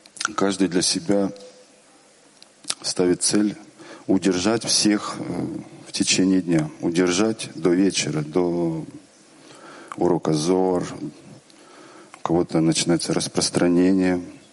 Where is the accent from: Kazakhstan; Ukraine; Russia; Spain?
Ukraine; Kyiv; из Киева, уже из Киева.